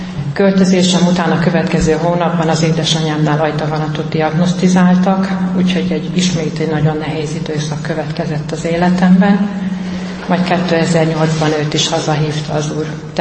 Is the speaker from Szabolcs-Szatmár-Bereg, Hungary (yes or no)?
yes; Tiborszállás, Szabolcs-Szatmár-Bereg, Hungary; 1971-ben születtem, Tiborszálláson nevelkedtem, református szülők gyermekeként.